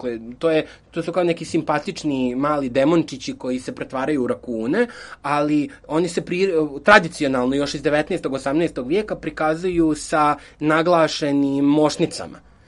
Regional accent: Serbia; Ja se sjećam da je to mene zaista kao dijete u Srbiji 90-ih godina duboko pogađalo kao nepravda.

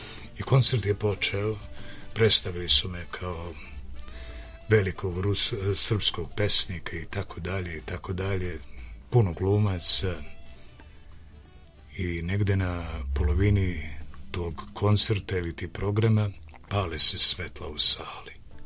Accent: Brodarevo, Šumadija and Western Serbia, Serbia; Ja sam nosio rakiju iz Brodareva, mog rodnog, ne znajući da će on doći.

